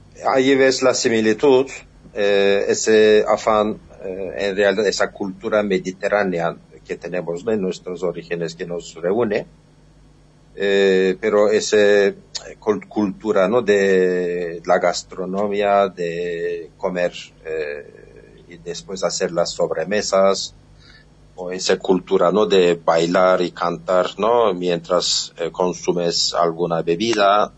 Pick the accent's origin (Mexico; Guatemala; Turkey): Turkey; Istanbul; yo soy de Estambul. O sea, Estambul y Esmirna tienen casi 500 kilómetros, ¿no? Pero en esos días estaba donde mis padres, cerca de la frontera con Bulgaria y Grecia, ¿no? Somos de Tracia